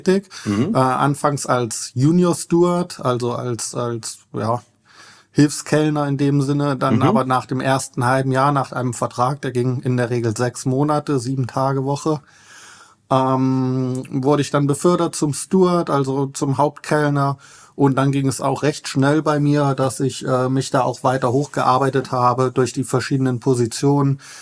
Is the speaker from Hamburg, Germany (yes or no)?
no; Eschwege, Hesse, Germany; in meiner Heimat- und Geburtsstadt in Eschwege. Mhm. Sagt vielleicht nicht jedem etwas, aber das ist in der Nähe von Kassel, also in Nordhessen.